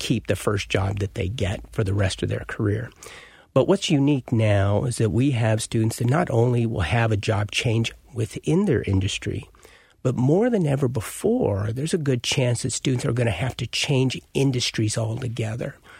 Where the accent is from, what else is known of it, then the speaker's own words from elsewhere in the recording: Cheyenne, Wyoming, United States; In my hometown of Cheyenne, Wyoming, our community was impacted by my parents getting their education.